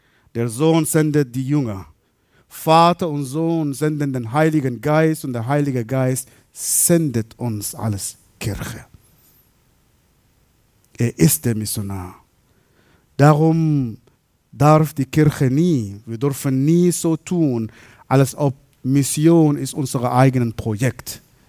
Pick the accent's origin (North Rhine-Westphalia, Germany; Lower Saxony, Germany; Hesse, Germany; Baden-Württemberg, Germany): Baden-Württemberg, Germany; bei uns im Schwabenland